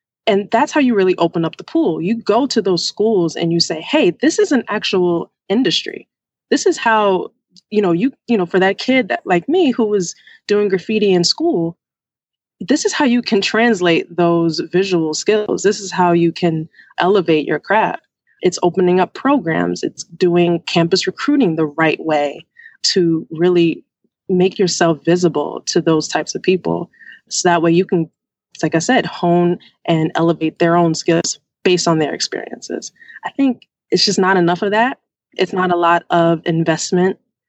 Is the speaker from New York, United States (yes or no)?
yes; New York, United States; now in Washington, D.C., United States; Like I said, I live in D.C. I am from New York. I go there quite often.